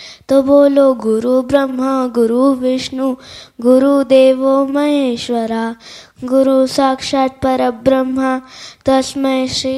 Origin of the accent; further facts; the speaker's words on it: Raipur, Chhattisgarh, India; मैं रायपुर छत्तीसगढ़ से आया हूँ।